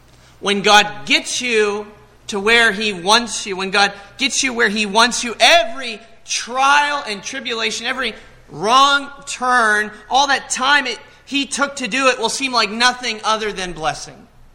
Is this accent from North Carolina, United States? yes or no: no; Hollidaysburg, Pennsylvania, United States; we were going to a restaurant that wasn't in my hometown in Hollidaysburg